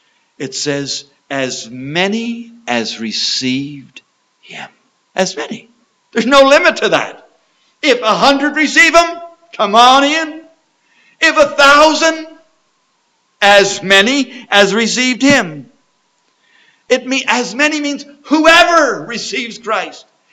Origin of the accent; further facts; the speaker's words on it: Canada; I'm a Canadian